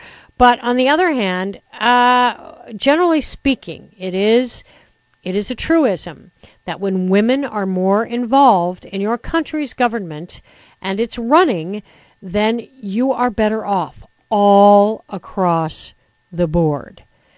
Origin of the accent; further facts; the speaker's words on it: United States; Yeah, I agree. Except, you know, I'm an American too, so I hate ordering people about.